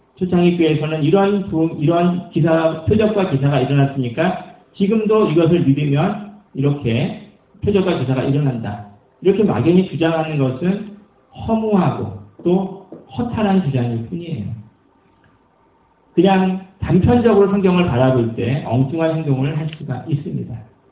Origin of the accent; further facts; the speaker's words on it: South Korea; 제가 깜짝 놀랐습니다. 한국인의 입장에서.